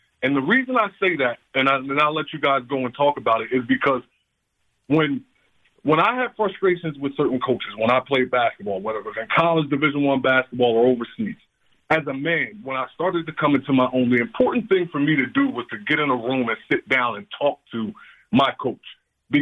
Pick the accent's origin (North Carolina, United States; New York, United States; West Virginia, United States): North Carolina, United States; I grew up playing basketball in North Carolina.